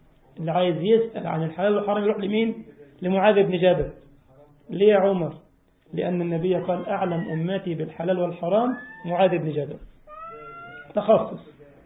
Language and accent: Arabic; Egypt; طبعا في بلدنا مصر الميكروباص ده كده اللي هو الأوتوبيس الصغير